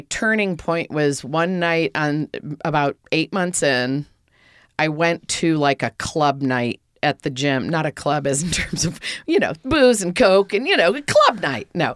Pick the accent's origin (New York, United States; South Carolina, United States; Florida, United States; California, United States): Florida, United States; So I grew up in Central Florida as a teenager, and it's really fun there as a teenager.